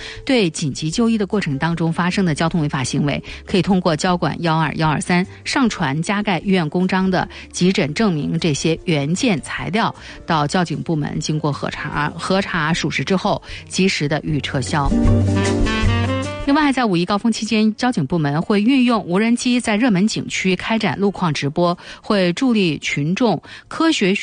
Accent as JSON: {"language": "Chinese", "town": "Lianyungang", "region": "Jiangsu", "country": "China", "said": "我们即使到外地啊，就代表我们连云港嘛，我们到外地，我们到国外就代表我们中国人嘛"}